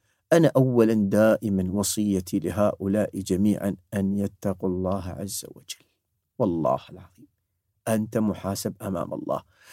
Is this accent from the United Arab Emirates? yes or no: yes; United Arab Emirates; أنا إماراتي واعتز ببلدي